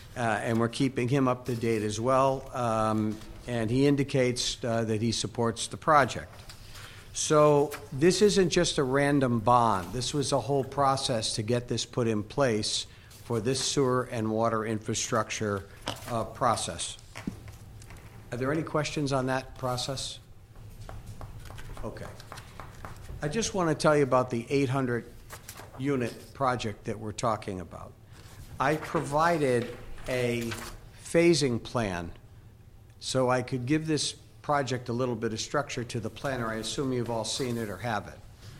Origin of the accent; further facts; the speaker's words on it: East Lyme, Connecticut, United States; I grew up in East Lyme, by the way